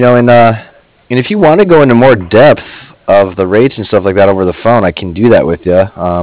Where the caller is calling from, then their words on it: San Diego, California, United States; I'm in California, San Diego.